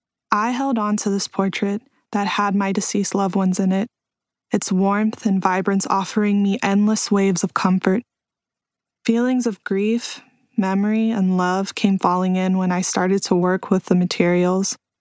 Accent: Houston, Texas, United States; I am a contemporary artist and visual activist, born and raised in Houston, Texas.

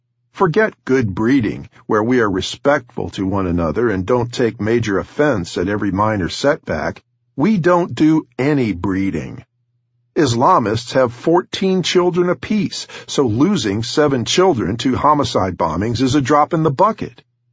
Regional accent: New York, United States; It reminds me of the mafia communities near where I grew up in New York.

